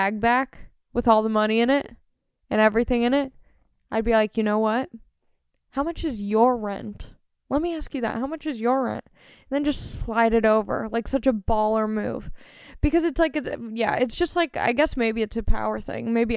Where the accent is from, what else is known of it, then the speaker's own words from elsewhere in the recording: Long Beach, California, United States; I'm from Long Beach. I grew up in LA County.